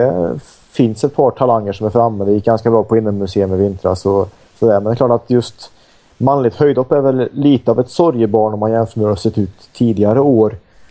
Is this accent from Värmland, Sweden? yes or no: yes; Forshaga, Värmland, Sweden; Och så hade vi det i Forsara där jag växte upp.